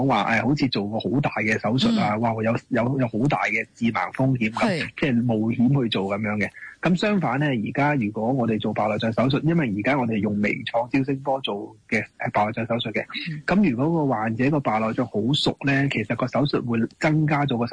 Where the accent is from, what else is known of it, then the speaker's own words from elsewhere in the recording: China; 其實我哋中國人好得意嘅，眼睛嘅結構呢